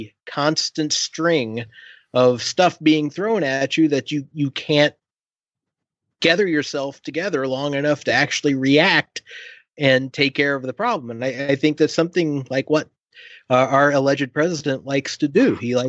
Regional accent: Indiana, United States; I want to state for the record that it's hilarious that I grew up in Indiana

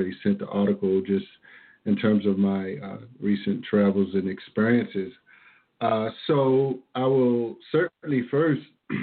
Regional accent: Baltimore, Maryland, United States; moved away as an adult; and I'm certainly here from the Baltimore area, lived in the Prince George's County a little bit, a little later in my adult life, but I left Baltimore going into the Navy.

